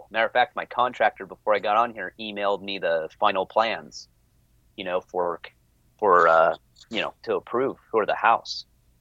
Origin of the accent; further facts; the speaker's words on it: California, United States; now in Washington, United States; I grew up and lived in Southern California right along the Andreas Fault. I've been through many earthquakes.